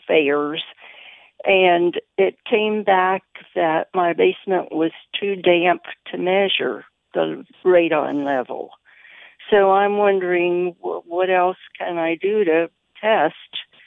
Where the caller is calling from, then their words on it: Cashtown, Pennsylvania, United States; I am from Cashtown, Pennsylvania, Adams County.